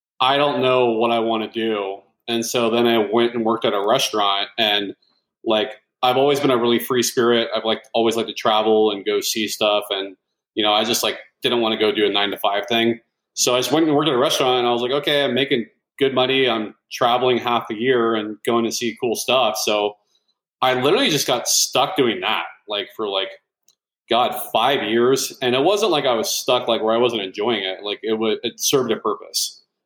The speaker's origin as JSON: {"language": "English", "town": "Sacramento", "region": "California", "country": "United States", "tie": "born or raised there", "said": "Yeah, I was born and raised in Sacramento."}